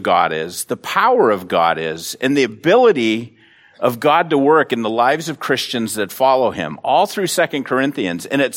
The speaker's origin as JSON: {"language": "English", "country": "United States", "said": "So I just say, yeah, I'm an American."}